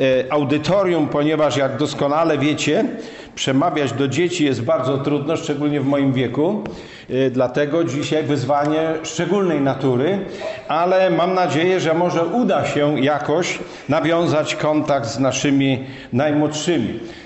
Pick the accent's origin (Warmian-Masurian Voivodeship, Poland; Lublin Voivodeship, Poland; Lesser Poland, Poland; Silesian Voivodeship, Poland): Lublin Voivodeship, Poland; Chełm; born there; Ja też urodziłem się w Chełmie.